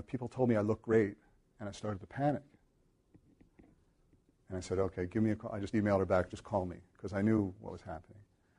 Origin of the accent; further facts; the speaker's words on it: United States; So maybe it's because I'm American.